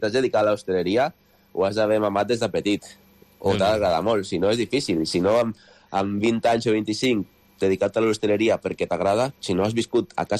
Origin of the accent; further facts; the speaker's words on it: Sitges, Catalonia, Spain; Jo estic a Sitges, jo vaig néixer a Sitges i visc a Sitges.